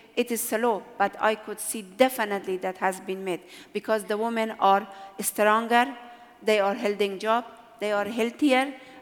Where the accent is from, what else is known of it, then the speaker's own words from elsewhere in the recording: Afghanistan; when I was growing up in Afghanistan, I just day to day, I saw that many women are being taken to the graveyard because they were delivering baby.